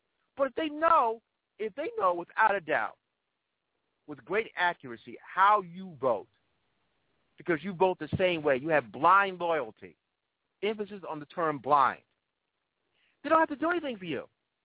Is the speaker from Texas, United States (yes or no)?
no; New York, United States; As a New Yorker, Barack Obama and Romney, they really weren't coming here.